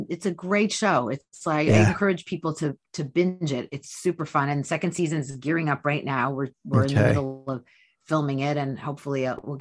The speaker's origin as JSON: {"language": "English", "town": "Detroit", "region": "Michigan", "country": "United States", "said": "I'm from the Motor City."}